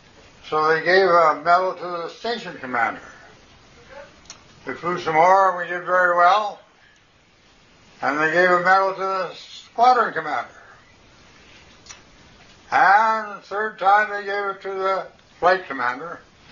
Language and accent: English; British Columbia, Canada; I'm British Columbian, and they got cougars here.